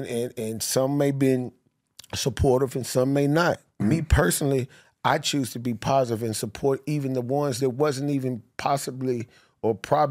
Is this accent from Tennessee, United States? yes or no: yes; Nashville, Tennessee, United States; I'm in a room full of people from all over the place or whatever, and I say I'm from Nashville, and at that time, you know, we wasn't as big of a city where we are now.